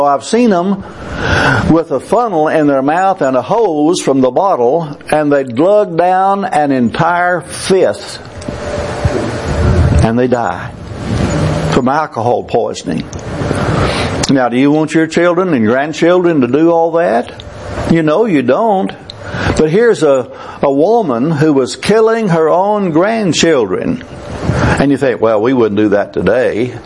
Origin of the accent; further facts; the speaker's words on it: Texas, United States; I came from East Texas. I came from a family that, except for my mother and my sister, was not interested in religion at all.